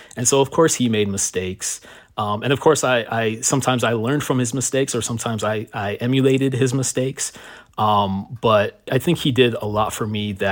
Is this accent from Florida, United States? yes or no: yes; Miami, Florida, United States; born or raised there